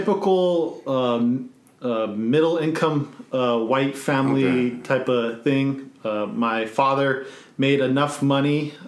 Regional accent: El Sereno, California, United States; I was raised in El Sereno and Herman.

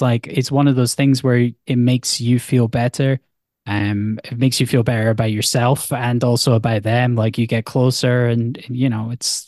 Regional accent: Scotland, United Kingdom; you know, we're definitely Scottish.

